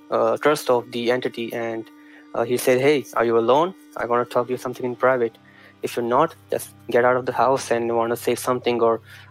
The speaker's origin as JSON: {"language": "English", "region": "Punjab", "country": "India", "said": "Like, I come from the Punjab in India."}